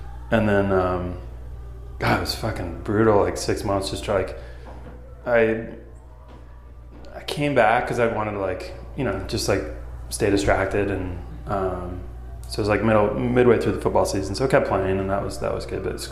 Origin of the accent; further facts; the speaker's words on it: Oregon, United States; So either the local newspaper or I grew up in Oregon, so the Oregonian, which is like the Portland, kind of the state newspaper.